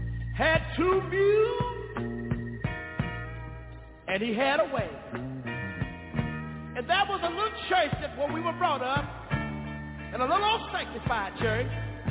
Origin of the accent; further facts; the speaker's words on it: Tyler, Texas, United States; I'm from Tyler, Texas. But that's what where I was born. I was born in a little community about 13 miles from Tyler. In a little community that was called Galilee.